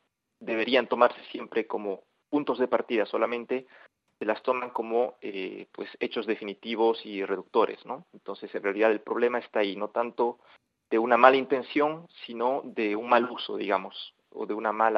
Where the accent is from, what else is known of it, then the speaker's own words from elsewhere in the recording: Bolivia; yo que vengo de Bolivia